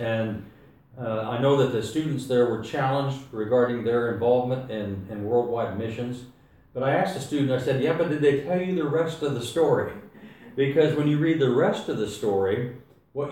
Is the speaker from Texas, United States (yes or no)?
yes; Texas, United States; And I come from Texas where everything is big.